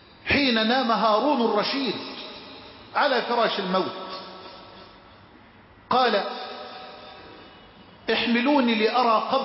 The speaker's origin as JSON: {"language": "Arabic", "country": "Egypt", "said": "واحفظ بلدنا مصر"}